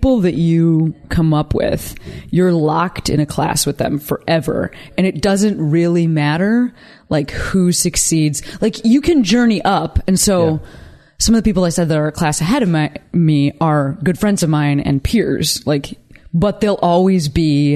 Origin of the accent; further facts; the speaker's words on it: Midwest, United States; because I'm from the Midwest where there is no art entertainment industry.